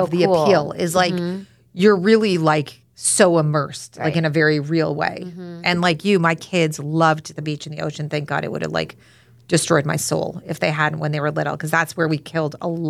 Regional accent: Toronto, Ontario, Canada; I grew up in Toronto

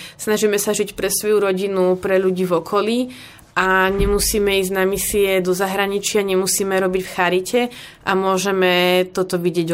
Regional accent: Dubnica nad Váhom, Trenčín Region, Slovakia; Pochádzam z Dubnice nad Váhom, kde vlastne máme Orátko, tam som od detstva chodila

